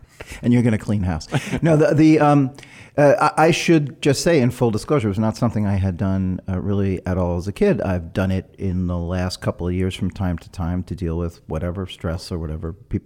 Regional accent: Brooklyn, New York, United States; Well, I grew up on the East Coast, harder-edged kind of place. I grew up in an urban environment, and there was weed around, but alcohol was much more prevalent. We were drinking Jim Beam when I was 15, 16 years old in Brooklyn.

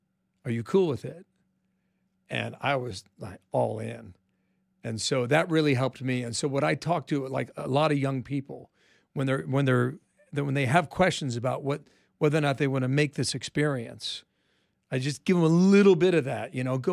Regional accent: Cincinnati, Ohio, United States; And finally got my dream job, which was a sports reporter in my hometown. So, you know, it was great. You know, I'm traveling with the Cincinnati Bengals. They're my team.

